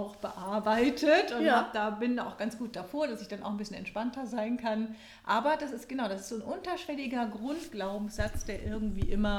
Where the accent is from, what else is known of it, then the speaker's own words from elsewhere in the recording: Hamburg, Germany; Genau, ich komme aus Hamburg, ich bin Business Coach